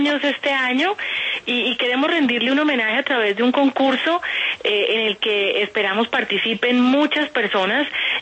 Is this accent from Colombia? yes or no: yes; Colombia; lo que somos los colombianos culturalmente